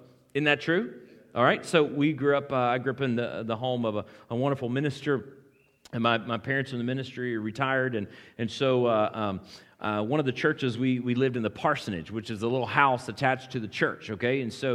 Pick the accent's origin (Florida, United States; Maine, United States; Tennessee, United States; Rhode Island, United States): Florida, United States; I grew up in South Florida, a lot like Hawaii in the sense that all we understood was citrus and sunshine and daily rains.